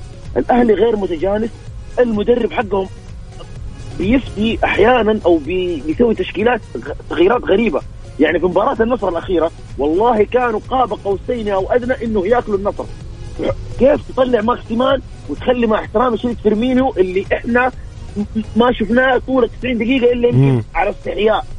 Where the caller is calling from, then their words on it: Jeddah, Makkah Province, Saudi Arabia; أنا اتحادي من جدة،